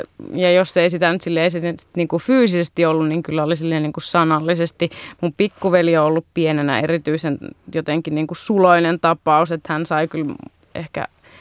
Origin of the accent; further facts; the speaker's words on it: India; now in Finland; Olen Intiasta, en osaa Intiaa.